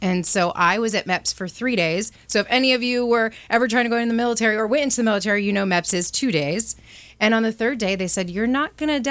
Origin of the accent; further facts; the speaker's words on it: Fullerton, California, United States; I grew up in Fullerton in Orange County all my life, California.